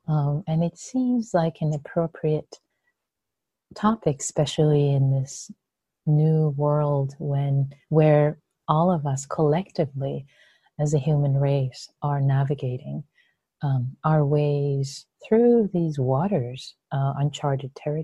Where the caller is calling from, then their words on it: Mountain View, California, United States; I'm calling from Mountain View, where I live.